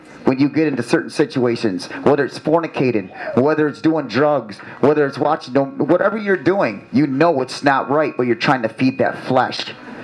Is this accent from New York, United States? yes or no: no; Texas, United States; born there; I came from a Christian home, and I was born in Texas.